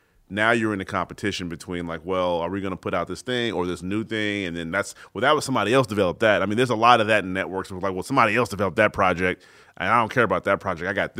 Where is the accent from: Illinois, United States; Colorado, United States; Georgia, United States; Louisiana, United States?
Georgia, United States; Atlanta; hey, Atlanta, my hometown, I'm from there. We got to do a show in Atlanta.